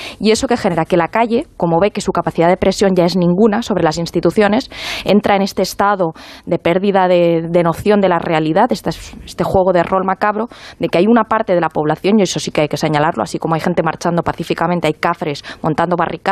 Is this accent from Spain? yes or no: yes; Catalonia, Spain; Yo como catalana, cuando leo esa sentencia, creo que explica muy bien lo que ha pasado en Cataluña